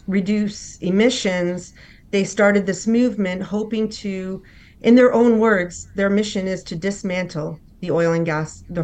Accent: Toronto, Ontario, Canada; Having been, you know, born and bred in Toronto, you don't really notice or know that much about the resources sectors.

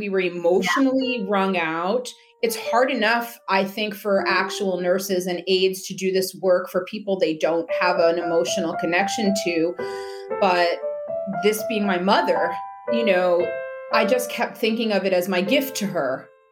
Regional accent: East Coast, United States; I'm from the East Coast.

